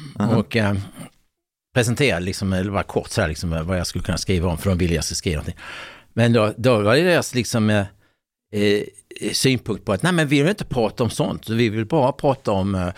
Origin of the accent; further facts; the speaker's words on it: Helsingborg, Skåne, Sweden; born there; Men jag var född i Helsingborg.